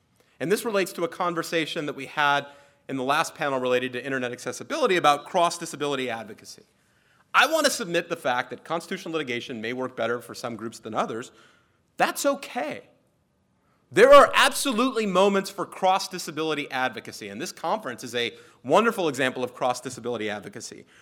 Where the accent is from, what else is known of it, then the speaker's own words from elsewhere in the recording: California, United States; My home state of California has a statute that requires reunification services for parents and children